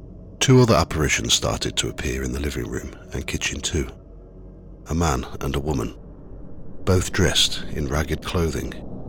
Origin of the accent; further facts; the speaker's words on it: Redditch, West Midlands, United Kingdom; a collection of ghost stories that I've collected from my hometown over the last 20 years.